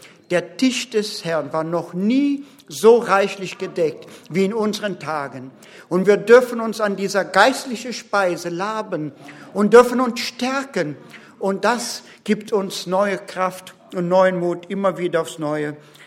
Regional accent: Brazil; born there; first language Portuguese; German is a second language; Und ich bin besonders dankbar für alle in meiner Sprache, im Lande, wo ich geboren bin, Brasilien, das ist Portugiesisch.

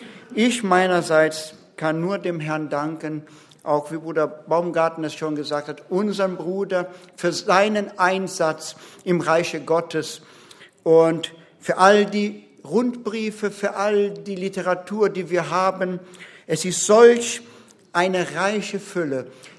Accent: Brazil; born there; first language Portuguese; German is a second language; Und ich bin besonders dankbar für alle in meiner Sprache, im Lande, wo ich geboren bin, Brasilien, das ist Portugiesisch.

